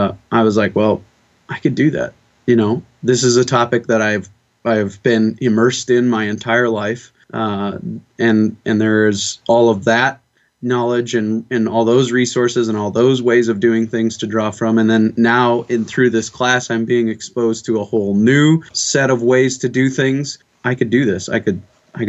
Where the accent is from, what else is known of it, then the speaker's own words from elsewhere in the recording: South Dakota, United States; I grew up in Western South Dakota mm-hmm. on a cow-calf beef cattle ranch.